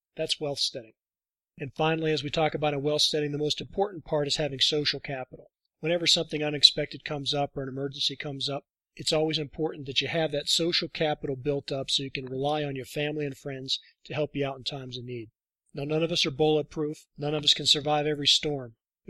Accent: Utah, United States; I'm back in my home state of Utah.

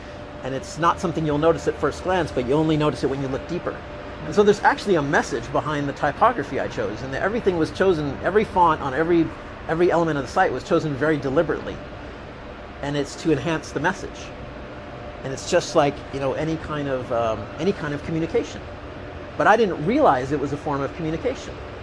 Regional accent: United States; So I'm American, and she, Rochelle, is Canadian.

